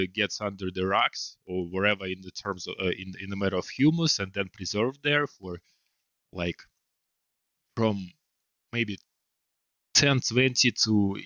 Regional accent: Russia; now in United States; as I come from Russia and I need to do anything to get money in the United States, and I had no really like connections, nothing.

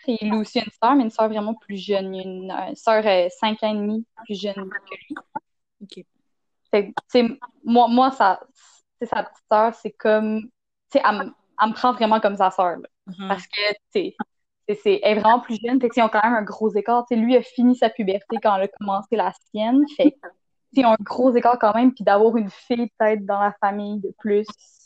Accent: Quebec, Canada; Alors que moi, je suis québécoise de souche, là, très, très, très québécoise.

